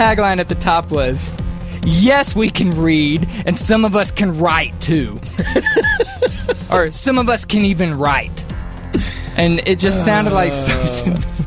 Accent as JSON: {"language": "English", "region": "Mississippi", "country": "United States", "tie": "born or raised there", "said": "I'm mocking my home state."}